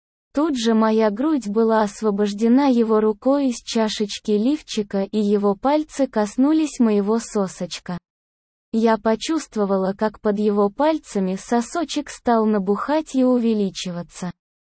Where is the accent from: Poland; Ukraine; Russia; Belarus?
Ukraine; Мы сами из Украины, и поэтому первые поездки за товаром были в Одессу.